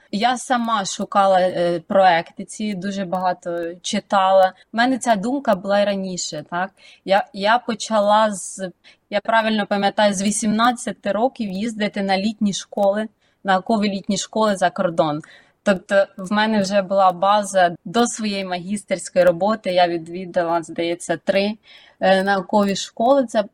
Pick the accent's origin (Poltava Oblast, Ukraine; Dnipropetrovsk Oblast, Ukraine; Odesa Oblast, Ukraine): Poltava Oblast, Ukraine; Opishnia; born there; Я народилася в Полтавській області, в відомому селищі Опішне, столиця українського гончарства.